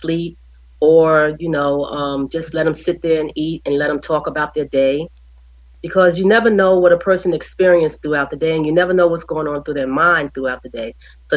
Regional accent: Mississippi, United States; So, you know, I'm an old country woman. I'm from Mississippi

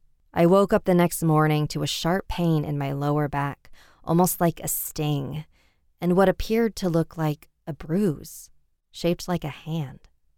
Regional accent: United States; My mom was active duty military, so I constantly moved around, but I grew up in the United States.

